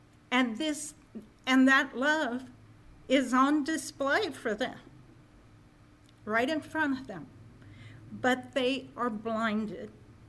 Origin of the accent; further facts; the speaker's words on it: Kansas, United States; You know, I've been in seen those Kansas storms. Born and raised in Kansas, but there's nothing like them out in western Kansas.